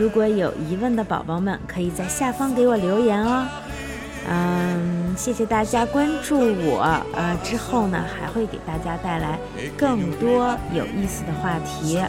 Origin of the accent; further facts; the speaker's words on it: China; 而我们中国人呢有一个习惯